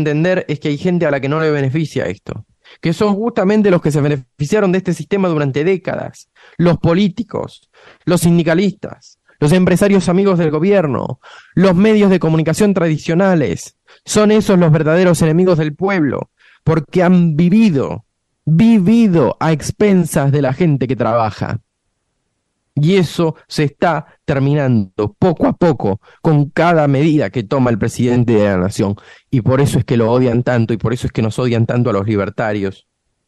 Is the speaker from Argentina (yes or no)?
yes; Argentina; qué es lo que nosotros tenemos que tomar conciencia como argentinos